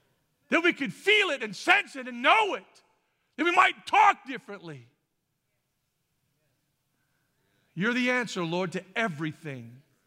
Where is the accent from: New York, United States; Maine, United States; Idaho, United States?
Idaho, United States; Boise; accent: Idaho; And now I'm from Boise, Idaho. And she goes, yeah, you have an Idaho accent. I go, what? I have an accent too.